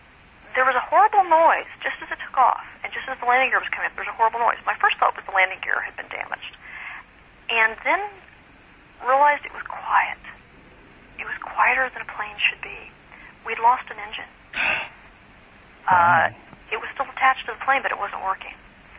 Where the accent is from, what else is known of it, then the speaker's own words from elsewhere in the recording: Little Rock, Arkansas, United States; born there; No. I was born actually in Little Rock.